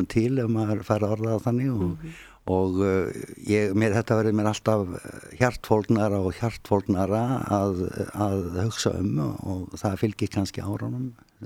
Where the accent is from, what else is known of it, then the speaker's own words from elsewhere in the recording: Reykjavík, Capital Region, Iceland; also born or lived in Westfjords; Ég er fæddur 1952 og er af Valsíðfólki og er uppalinn í Reykjavík og Vestrafjörðum. Já, það sem ég átti af á ömmu og er uppalinn þar á Bóndabæja miklu leiti á sömrin en var hér í skóla í Reykjavík á vetturna